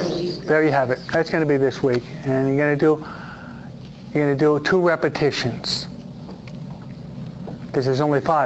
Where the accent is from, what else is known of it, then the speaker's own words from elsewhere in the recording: East Coast, United States; now in California, United States; Maybe it's just who we are from the East Coast, who are more observant of the beauty of nature, no?